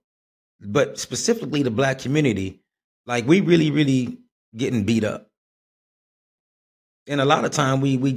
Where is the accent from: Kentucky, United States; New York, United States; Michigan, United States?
Michigan, United States; Flint; now in Atlanta, United States; I'm from Flint, Michigan. I live here in Atlanta, Georgia.